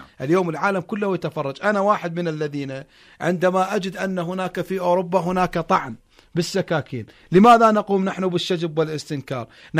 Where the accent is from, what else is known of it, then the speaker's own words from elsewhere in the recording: Iraq; بطبيعة الحال نحن كشعب عراقي نمتاز بخصلة